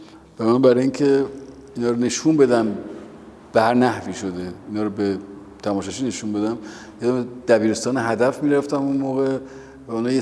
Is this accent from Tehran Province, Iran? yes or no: yes; Tehran, Tehran Province, Iran; خونه ما جزو معدود خونه هایی بود توی تهران که ما کتابخانه‌ای داشتیم